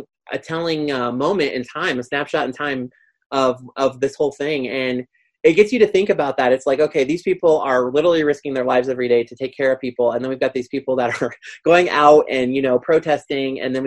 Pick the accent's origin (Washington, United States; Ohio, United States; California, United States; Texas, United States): Ohio, United States; now in Colorado, United States; You know, since I'm from Ohio, a lot of times people will say that's not the Midwest.